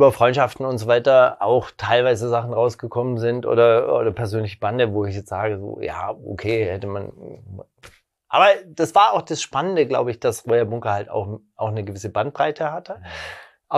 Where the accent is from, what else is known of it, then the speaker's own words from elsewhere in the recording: West Germany, Germany; now in Berlin, Germany; ich komme aus Westdeutschland, da dreht man von 3 auf 4 die Heizung.